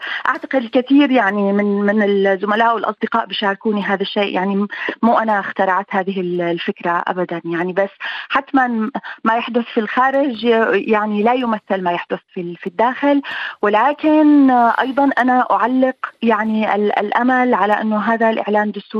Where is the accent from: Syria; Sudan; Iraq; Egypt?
Syria; بذلنا من أجله الدماء نحن كسوريين وسوريات.